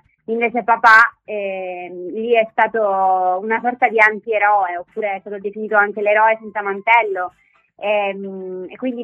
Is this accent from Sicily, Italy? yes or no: yes; Palermo, Sicily, Italy; No, io sono palermitana, sono nata a Palermo